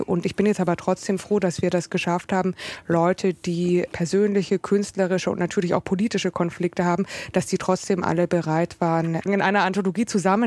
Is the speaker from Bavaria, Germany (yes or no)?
yes; Munich, Bavaria, Germany; Ich bin ja Münchnerin.